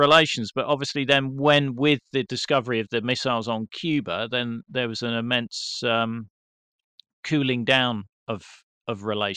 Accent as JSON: {"language": "English", "country": "United Kingdom", "said": "But maybe that's just me being British."}